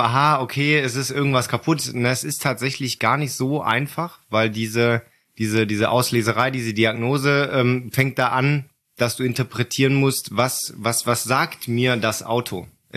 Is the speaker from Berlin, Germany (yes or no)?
no; Bavaria, Germany; ich komme aus dem Allgäu, das wissen ja noch viele von früher.